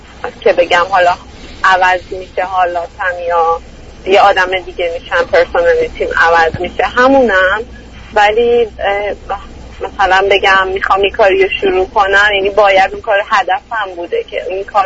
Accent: Iran; از ایرانم

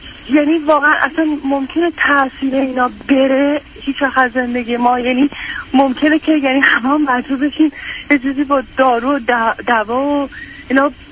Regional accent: Iran; من خودم یه نسلی از بچه های ایرانم که ما تو جنگ بزرگ شدیم. یعنی من یادم که از 8 سالگی تا 16 سالگی تو مملکت ما جنگ بود

